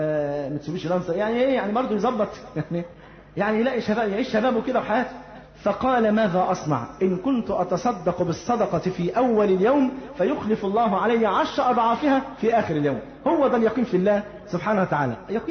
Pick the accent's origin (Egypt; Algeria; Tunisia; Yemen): Egypt; أنت عارف إحنا عندنا في مصر هنا لحد وقت قريب جدا أيام جدي وجدك ما كانش يعرفوا التقويم برضه